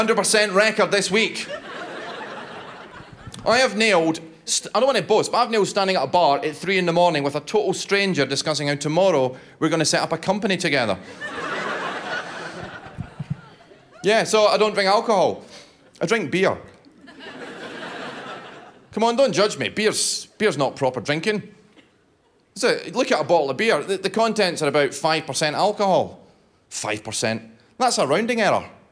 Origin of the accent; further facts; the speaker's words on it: Scotland, United Kingdom; I'm Scottish, so I'm the token Scot on the bill this afternoon. I'm Scottish, but I don't drink alcohol, actually.